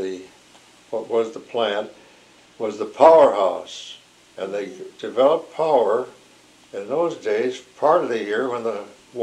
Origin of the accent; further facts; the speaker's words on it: Medina, United States; born there; As far as I know, I was born here in Medina.